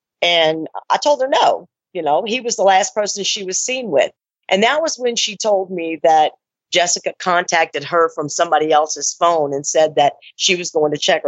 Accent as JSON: {"language": "English", "region": "Louisiana", "country": "United States", "said": "I said, I'm from Louisiana. You know where I'm from."}